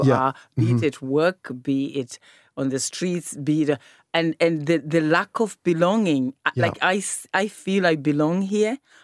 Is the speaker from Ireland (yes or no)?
yes; Ireland; I have my Irish citizenship, I am Black Irish.